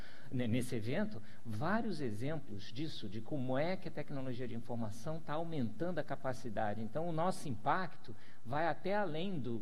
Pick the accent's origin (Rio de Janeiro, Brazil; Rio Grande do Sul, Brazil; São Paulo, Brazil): Rio de Janeiro, Brazil; como carioca, que sou em particular, estar de novo aqui na terrinha